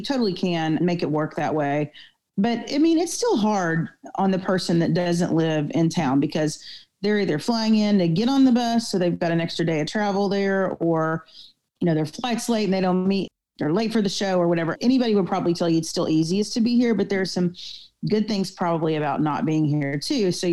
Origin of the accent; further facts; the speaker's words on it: Arkansas, United States; now in Nashville, United States; and I grew up in Arkansas. But we all live in Nashville now.